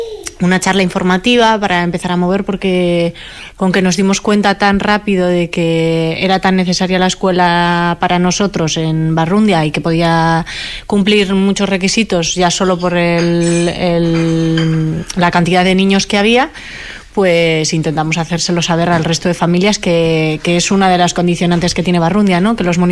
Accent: Ocariz, Basque Country, Spain; soy de Ocariz, Albizu

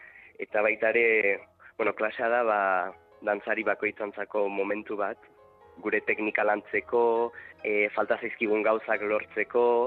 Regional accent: Ibarra, Basque Country, Spain; born there; Ibarran jaio nintzen, baino txikitatik alegin bizi izan du nahi

